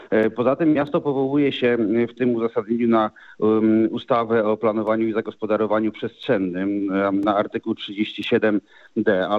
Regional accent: Gdańsk, Pomeranian Voivodeship, Poland; jestem gdańszczaninem i choć w czasach, kiedy rodziła się Solidarność, byłem jeszcze dosyć młody, ale jednak w jakiś tam sposób towarzyszyły mi te wydarzenia.

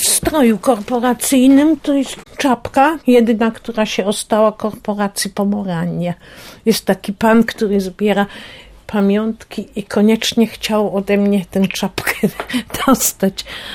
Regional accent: Puck, Pomeranian Voivodeship, Poland; born there; Ja jestem od urodzenia dwujęzyczna. Ja się urodziłam w Pucku w 1939 roku, w kwietniu to jeszcze w Polsce. No we wrześniu już się znalazłam w Niemczech, w Reichu.

